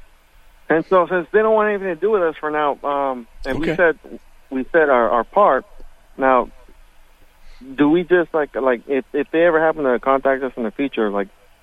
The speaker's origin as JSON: {"language": "English", "region": "Florida", "country": "United States", "said": "Texas and we're from Florida"}